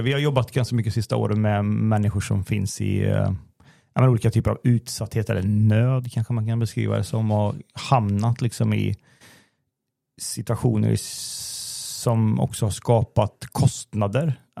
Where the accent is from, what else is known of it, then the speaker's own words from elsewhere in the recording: Kil, Värmland, Sweden; Jag växte upp i Kil i Värmland i en klassisk missionbaptistförsamling